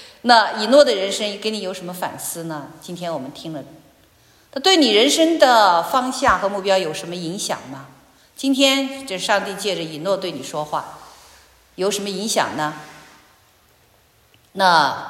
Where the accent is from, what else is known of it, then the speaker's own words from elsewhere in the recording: China; 我们中国人说那个中国古话怎么说